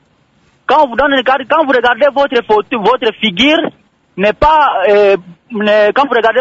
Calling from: Kalima, Maniema, DR Congo; C'est que nous sommes en train de regretter ici chez nous à Kalima.

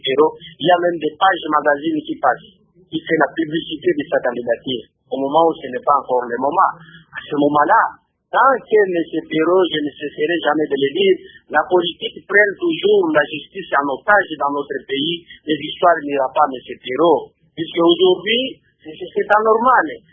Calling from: Lubumbashi, Haut-Katanga, DR Congo; Par exemple, ici chez nous, à Lubumbashi

